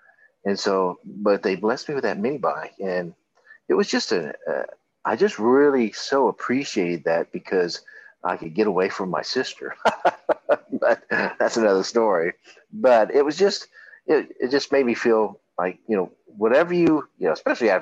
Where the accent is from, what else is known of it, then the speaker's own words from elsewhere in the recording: Texas, United States; I grew up in Texas, and so you know we had desert and all that kind of stuff